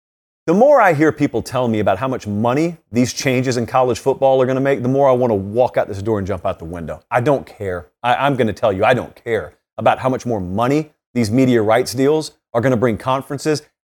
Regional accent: the South, United States; I was raised in the South. I was raised to not exactly view that Golden Dome in the most endearing of fashions.

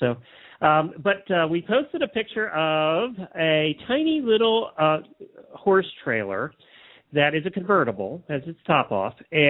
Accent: Ocala, Florida, United States; Freestyle Friday, and … from Ocala, Florida.

